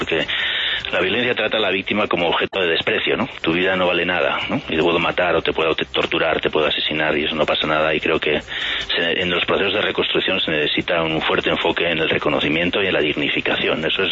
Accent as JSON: {"language": "Spanish", "town": "Bilbao", "region": "Basque Country", "country": "Spain", "said": "Sí, soy del País Vasco, de Bilbao."}